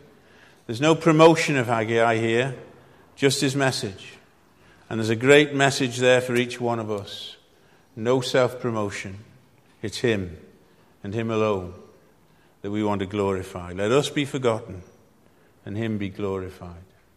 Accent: Wales, United Kingdom; accent: North Walian; But I'm from North Wales, I'm a Gog, so I say Zerubbabel.

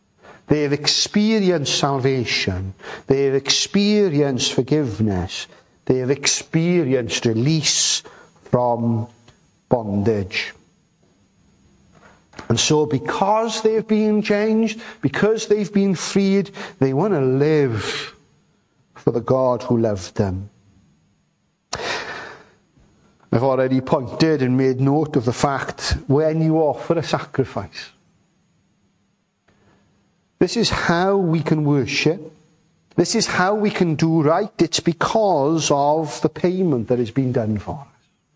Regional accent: Wales, United Kingdom; as a Welshman, I'm offended that it wasn't a sheep, but there we are.

